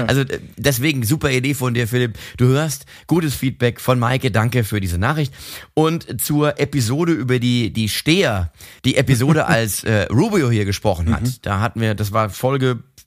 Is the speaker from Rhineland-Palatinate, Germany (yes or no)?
yes; Mainz, Rhineland-Palatinate, Germany; aus meiner Heimatstadt Mainz